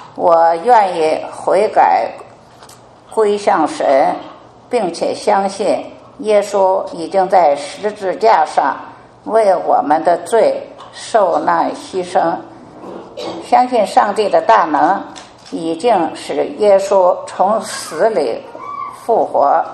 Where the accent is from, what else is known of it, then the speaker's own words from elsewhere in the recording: China; 我来自中国大陆，今年82岁。